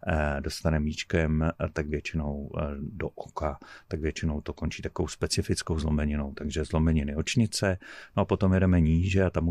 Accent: Havířov, Moravian-Silesian Region, Czechia; já pocházím z Havířova a v Havířově byl takový program fluoridace vody.

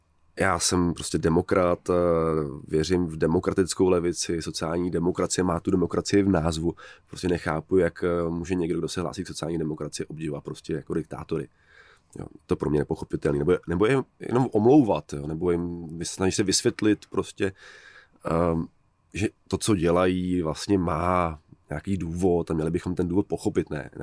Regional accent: Rokycany, Plzeň Region, Czechia; now in Paris, France; já jsem původem z Rokycan a vlastně mám furt jako vztah k Rokycanům, když teď žiju v Praze, teda v Paříži. Takže moje identita začíná v nějaké komunitě, kde jsem vyrůstal, kde mám kamarády ze střední školy. Jsem Čech

